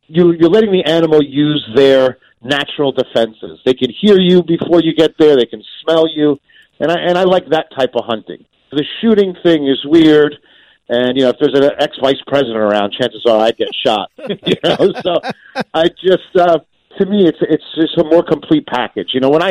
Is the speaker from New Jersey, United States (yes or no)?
yes; New Jersey, United States; I'm from Jersey, so it comes from New Jersey.